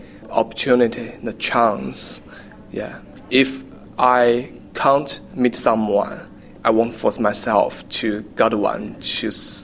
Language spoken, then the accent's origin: English; Zhengzhou, Henan, China; my hometown located in the central part of China. They have a very long history in my hometown. The province is called Henan Province, and my city is the capital city of that province. It's Zhengzhou.